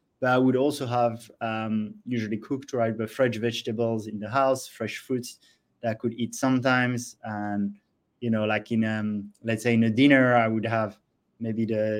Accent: France; So I'm from France originally. So I grew up with a pretty standard diet as I'd have there

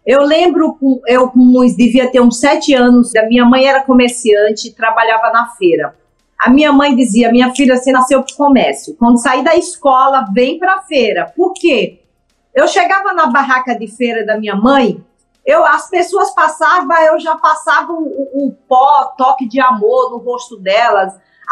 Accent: Itabaiana, Sergipe, Brazil; now in Santos, Brazil; Eu, há 36 anos atrás, vim de Itabaiana, Sergipe, sem conhecer nem o próprio marido com quem casei, que casei só para vir embora para Santos.

